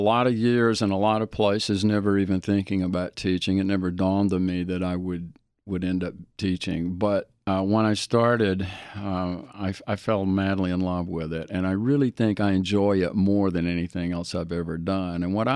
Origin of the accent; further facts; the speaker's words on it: Alabama, United States; my life growing up in the Deep South in Alabama